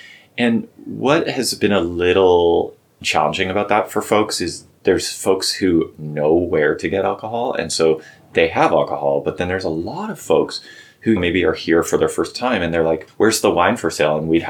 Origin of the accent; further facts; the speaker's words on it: British Columbia, Canada; So I grew up in British Columbia.